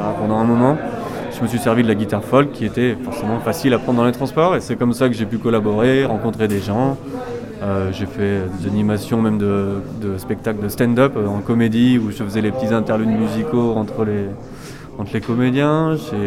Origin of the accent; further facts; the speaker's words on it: Lyon, Auvergne-Rhône-Alpes, France; born there; C'est ma ville natale, donc forcément j'ai un bon rapport avec cette ville, et je l'aime, mais j'y suis de moins en moins.